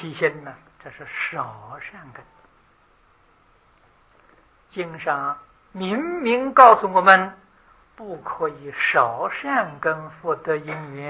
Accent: China; 我们中国人讲的伦常道德啊

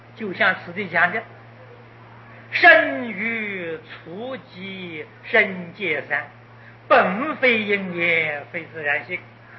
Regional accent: China; 我们讲今天英语啊，我们中国人学的英语，湖南人学的英语，那个英语就是湖南口音，山东人学的英语就是山东口音啊

